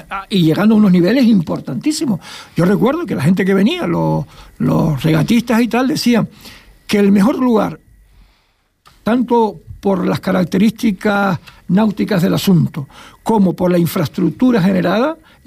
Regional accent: Canary Islands, Spain; nosotros que somos canarias

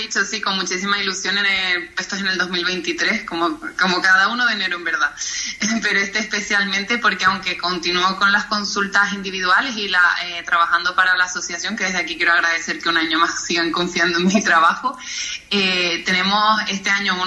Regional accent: La Oliva, Canary Islands, Spain; somos de La Oliva, las dos fuimos al Instituto de La Oliva

